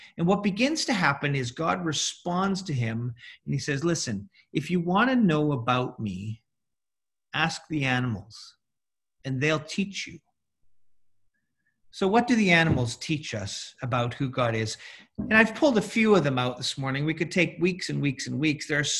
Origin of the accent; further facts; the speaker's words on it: Winnipeg, Manitoba, Canada; I grew up in Winnipeg for a little while. I went to a school called MBCI. That was my high school.